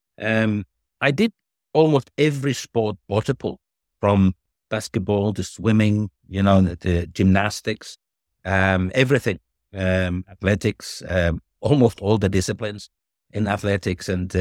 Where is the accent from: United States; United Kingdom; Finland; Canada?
Finland; born or raised there